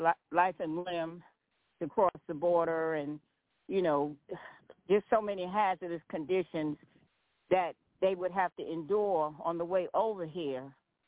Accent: United States; as an American and as a person who's witnessed so much homelessness for so many years and the government not trying to help, even right here in Richmond

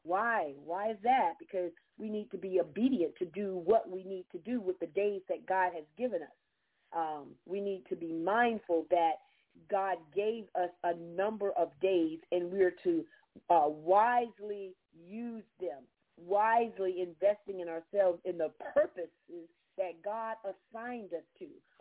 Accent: Georgia, United States; If you're just tuning in … from Southeast Georgia.

